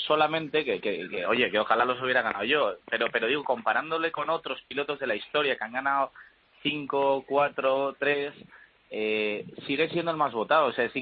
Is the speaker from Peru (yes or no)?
no; Spain; estamos muy orgullosos como españoles de que sea así